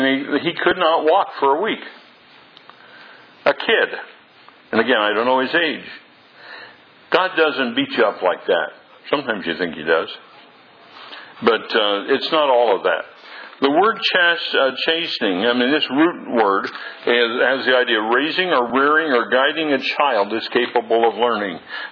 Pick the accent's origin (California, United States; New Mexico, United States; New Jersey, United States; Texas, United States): California, United States; Bridgeport; born there; I was born in Bridgeport, California, on the backside of the Sierra Mountains.